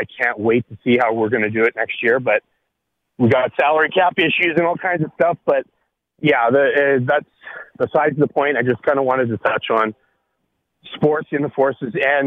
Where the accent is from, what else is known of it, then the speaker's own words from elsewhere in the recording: Vancouver, British Columbia, Canada; I got to watch the Olympics in my hometown of Vancouver, Canada here, on TV again.